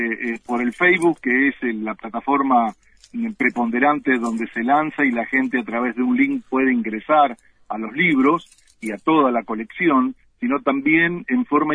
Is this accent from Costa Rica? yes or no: no; San Nicolás de los Arroyos, Buenos Aires Province, Argentina; De San Nicolás de los Arroyos, exactamente.